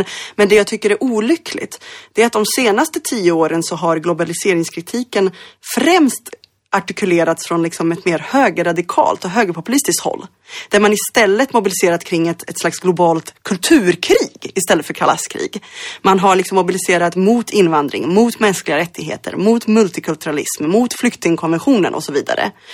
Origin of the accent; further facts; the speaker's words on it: Örebro, Örebro County, Sweden; also born or lived in Mostar, Bosnia and Herzegovina; min hemstad i Bosnien-Herzegovina, Mostar, har format mig. Min hemstad i Örebro, i Närke, där jag växte upp. Jag är liksom lokalpatriot. Jag hejar på ÖSK, Örebro sportklubb.